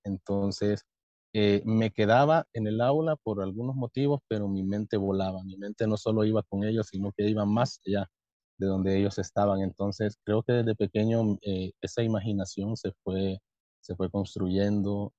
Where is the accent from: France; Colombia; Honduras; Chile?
Honduras; Soy de Honduras, como bien lo mencionabas al inicio.